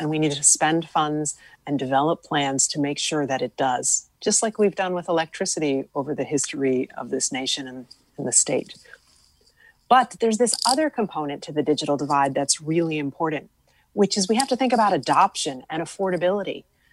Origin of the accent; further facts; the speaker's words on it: West Hartford, Connecticut, United States; when I was growing up in West Hartford, if I needed to do my nightly schoolwork